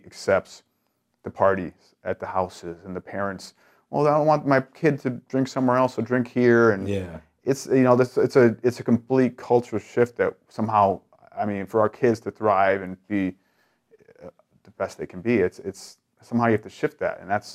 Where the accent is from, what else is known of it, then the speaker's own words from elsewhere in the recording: Chicago, Illinois, United States; But, you know, growing up in Chicago, a lot of fights, just a lot of chaos